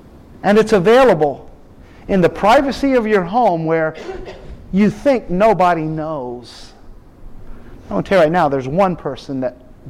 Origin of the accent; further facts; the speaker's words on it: Bellflower, California, United States; I come from Bellflower, California, and I was telling some people before, you know, that's a city of 70,000 people.